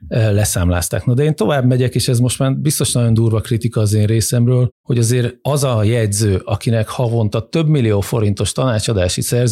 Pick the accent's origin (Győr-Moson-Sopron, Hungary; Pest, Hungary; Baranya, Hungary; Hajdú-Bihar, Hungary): Győr-Moson-Sopron, Hungary; Győr; Az egyik ilyen az szülővárosom Győr